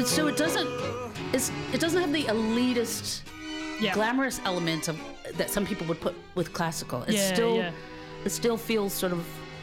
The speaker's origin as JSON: {"language": "English", "country": "United States", "said": "No, I'm American, so it's Baroque, classical, romantic."}